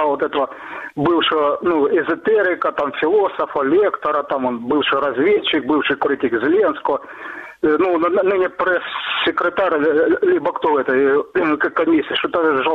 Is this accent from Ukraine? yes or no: yes; Mariupol, Donetsk Oblast, Ukraine; с Мариуполя.